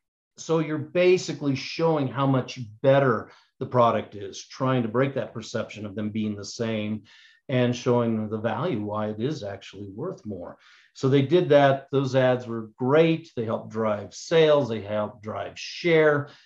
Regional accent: Albuquerque, New Mexico, United States; I grew up here in Albuquerque.

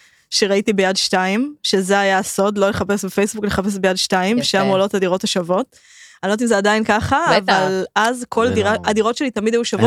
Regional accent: Rishon LeZion, Central District, Israel; אני הקטנה מראשון

